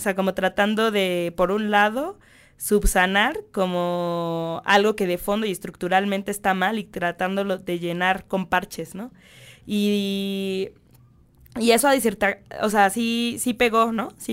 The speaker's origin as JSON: {"language": "Spanish", "country": "Mexico", "said": "porque nos enseña como pueblo mexicano que no necesitamos al mandón"}